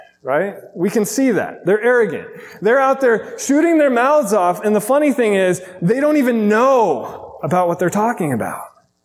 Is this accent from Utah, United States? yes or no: no; Arizona, United States; By the way, I had lizards at my house growing up. We grew up in Arizona.